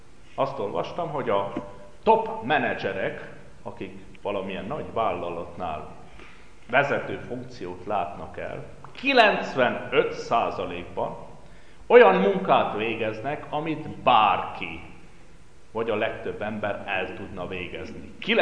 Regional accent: Brașov County, Romania; Én egy olyan helyen nőttem fel, Brassó megyében. Emlékszem, gyerekkoromban 3 Esztena volt a mi falunk határában.

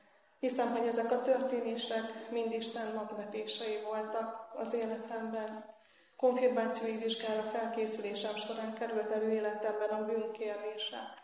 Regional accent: Nagycserkesz, Szabolcs-Szatmár-Bereg, Hungary; Nagycserkeszen nevelkedtem, 8 naposan kereszteltek meg.

